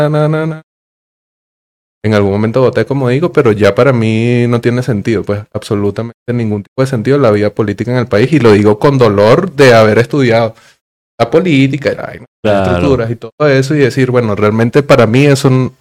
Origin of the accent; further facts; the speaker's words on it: Venezuela; porque es que yo también soy un venezolano promedio